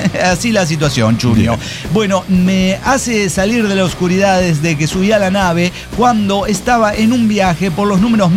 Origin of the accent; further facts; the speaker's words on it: Xalapa, Veracruz, Mexico; born there; now in San Luis Potosí, Mexico; Es verdad, pero nací orgullosamente en Jalapa, Veracruz.